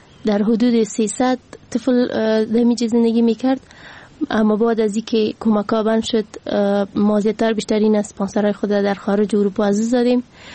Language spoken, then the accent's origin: Persian; Nangarhar, Afghanistan; من از ولایت ننگرهار میباشم